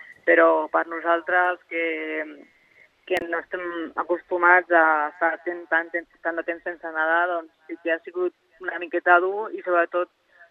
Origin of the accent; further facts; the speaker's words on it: Badalona, Catalonia, Spain; jo que soc de Badalona tinc el mur al costat de casa